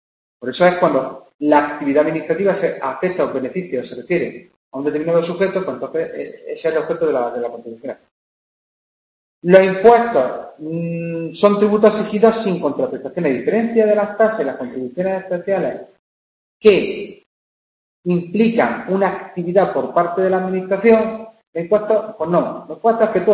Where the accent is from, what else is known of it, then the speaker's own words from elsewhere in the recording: Jaén, Andalusia, Spain; Soy de Jaén los dos, ¿no?